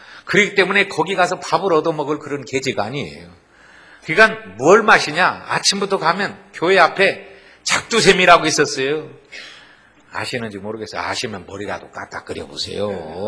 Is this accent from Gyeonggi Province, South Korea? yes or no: no; North Jeolla, South Korea; 여러분은 잘 모르지만요 제가 전라북도에서 왔거든요. 대한민국 전라북도.